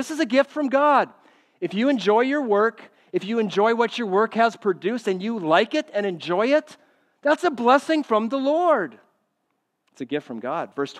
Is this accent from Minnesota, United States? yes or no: yes; Minnesota, United States; I grew up in Minnesota, as a lot of you know. My parents were farmers, and I grew up out in the country.